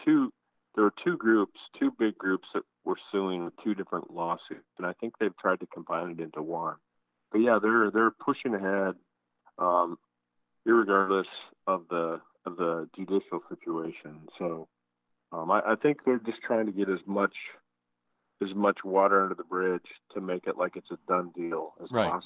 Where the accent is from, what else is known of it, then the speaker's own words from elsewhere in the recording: Montana, United States; I grew up in Montana, and we live here in Washington, where I've never been around open carry. So, I mean, I grew up around guns a little bit in Montana